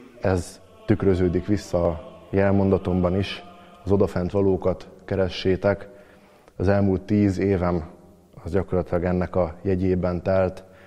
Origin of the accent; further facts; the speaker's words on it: Tatabánya, Komárom-Esztergom, Hungary; Tatabányán születtem, Tatabányán nőttem föl, majd Esztergomban végeztem a gimnáziumot, a Ferences gimnáziumban